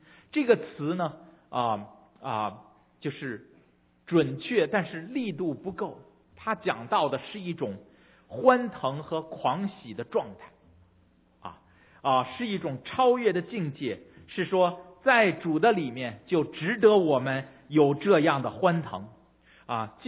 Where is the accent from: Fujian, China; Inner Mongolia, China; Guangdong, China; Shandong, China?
Fujian, China; Fuzhou; 咱们福州那边也种无花果